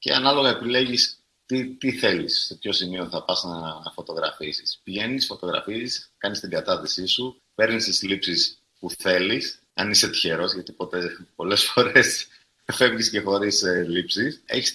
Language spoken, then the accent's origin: Greek; Greece; Χαίρομαι που υπάρχει ένας Έλληνας ανάμεσα σε τόσους ξένους από διάφορες χώρες.